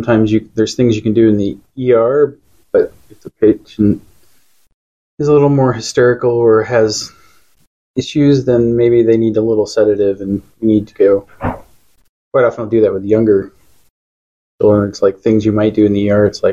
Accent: Sioux City, Iowa, United States; Well, since I grew up in Sioux City, continued my Iowa roots by attending Iowa State University

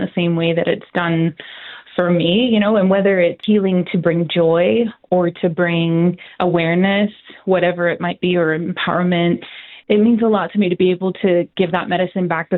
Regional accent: Edmonton, Alberta, Canada; because I'm from Edmonton. So to be able to spend the day in Edmonton

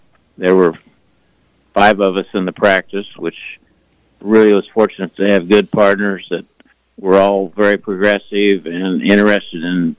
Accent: Emporia, Kansas, United States; Well, of course, growing up in Emporia, you know, the downtown was quite a lot more developed than it is today.

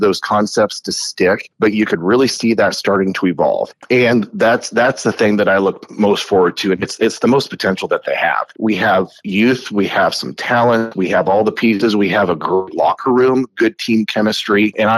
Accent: Griswold, Connecticut, United States; I'm from Griswold originally

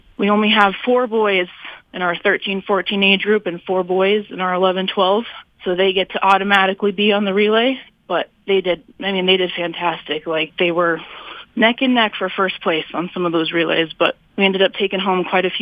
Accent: Fort Collins, Colorado, United States; I am actually from Fort Collins, Colorado. I came up to South Dakota to swim at USD

